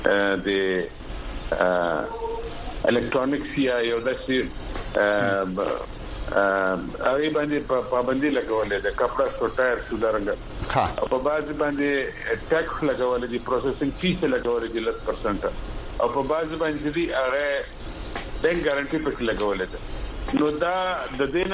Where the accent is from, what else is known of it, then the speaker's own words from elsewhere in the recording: Chaman, Balochistan, Pakistan; زه د چمن اوسیدونکی یم.